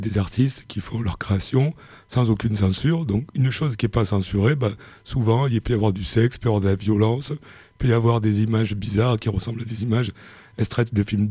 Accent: Aigues-Mortes, Occitanie, France; moved away as an adult; Je viens d'Aigues-Mortes, donc un petit village avec des remparts. Et quand j'ai eu 18-19 ans, je suis parti à Angoulême

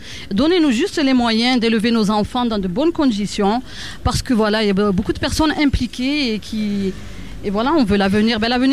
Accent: Marseille, Provence-Alpes-Côte d'Azur, France; Ben, je suis née à la Belle de Mai, j'ai grandi à la Belle de Mai.

